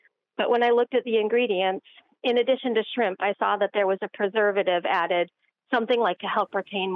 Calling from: Maynard, Massachusetts, United States; I'm calling from Maynard, Massachusetts.

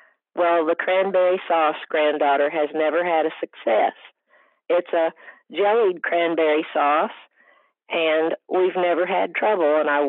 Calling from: Nacogdoches, Texas, United States; Nacogdoches, Texas.

